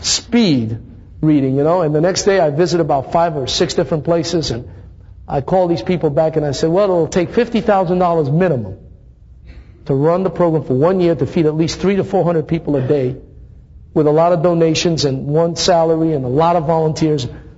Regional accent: Thessaloniki, Central Macedonia, Greece; Because I was born in the city of Thessaloniki. That's my hometown. It was written to my hometown.

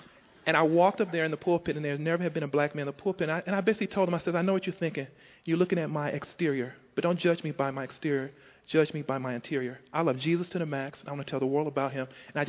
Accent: Detroit, Michigan, United States; And I've never experienced that before. I'm from Detroit.

